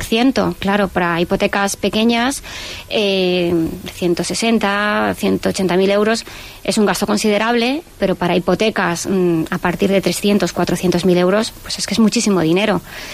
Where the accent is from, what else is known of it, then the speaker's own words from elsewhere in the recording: Spain; yo como juez español